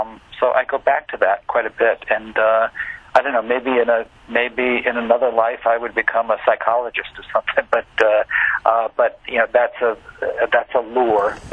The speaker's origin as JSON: {"language": "English", "town": "Norwich", "region": "Connecticut", "country": "United States", "tie": "born or raised there", "said": "It's based on my hometown of Norwich with a little bit of New London, Connecticut, mixed in there."}